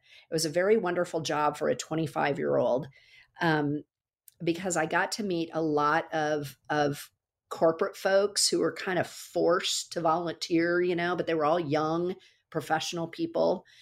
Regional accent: Iowa, United States; now in Kansas City, United States; I grew up in Northern Iowa. I went to school at Iowa State, go Clones.

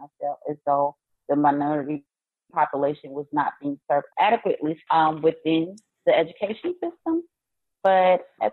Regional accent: Miami, Florida, United States; also born or lived in Lakeland / Tallahassee; now in Atlanta, United States; Well, yeah, I'm originally from Miami, and my family and I, we moved to Lakeland, Florida, which is Central Florida. Then I've lived there for almost 10 years.

